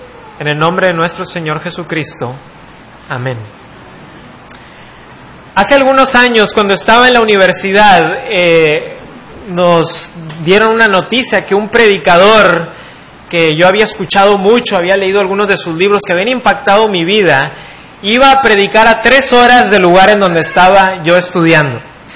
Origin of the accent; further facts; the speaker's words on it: Monterrey, Nuevo León, Mexico; para servirles. Yo soy de Monterrey y el Señor me permitió estudiar en Carolina del Sur. Eso hace 3 años que regresé a México